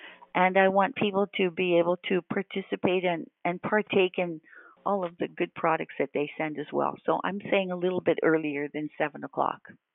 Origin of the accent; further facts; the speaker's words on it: Kelowna, British Columbia, Canada; she is in my hometown, Kelowna, BC, at the Ramada Inn.